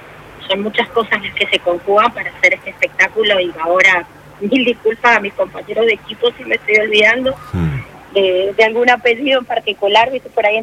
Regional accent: Mendoza, Argentina; Sí, como mendocina, como argentina.

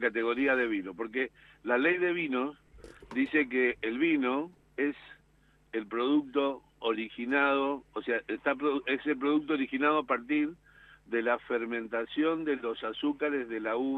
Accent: Argentina; la verdad que como argentinos me parece que está muy bien lo que hemos hecho acá

